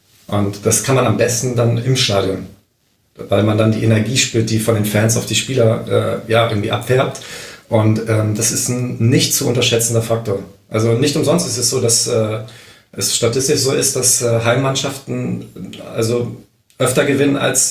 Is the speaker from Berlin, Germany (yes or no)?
yes; Berlin, Germany; born there; Und da ich ja gebürtiger Berliner bin